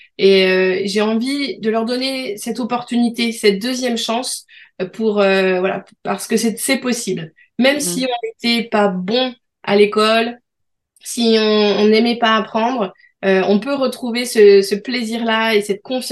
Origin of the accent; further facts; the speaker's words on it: France; je suis française